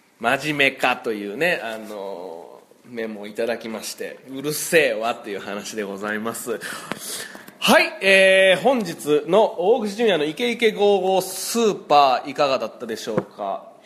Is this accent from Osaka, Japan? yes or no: yes; Osaka, Japan; now in Tokyo, Japan; 僕大阪出身で